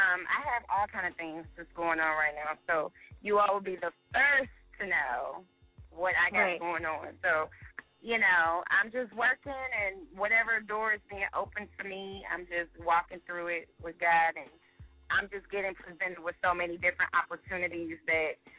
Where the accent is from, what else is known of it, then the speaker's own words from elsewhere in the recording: St. Louis, Missouri, United States; I'm from St. Louis, so it's all the girls there got big butts.